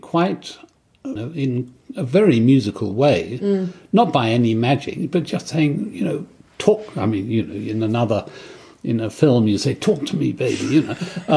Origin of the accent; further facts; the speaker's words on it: South East England, United Kingdom; I grew up in Kent. And I went to concerts when I studied in London